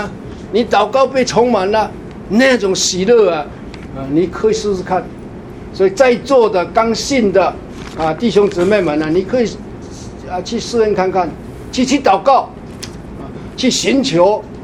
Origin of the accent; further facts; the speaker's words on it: China; 对我们中国人呢、啊。啊，很友善呢